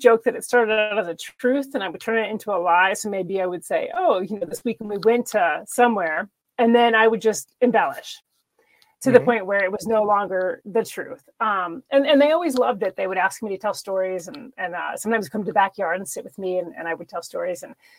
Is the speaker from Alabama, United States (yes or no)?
no; New York, United States; now in Georgia, United States; Like, I'm a New Yorker, but I hate the cold. So that's how I ended up here.